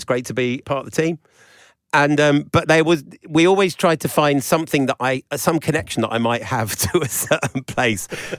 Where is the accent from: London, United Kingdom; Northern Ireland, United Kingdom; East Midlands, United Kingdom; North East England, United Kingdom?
East Midlands, United Kingdom; Northampton; born there; I was born in Northampton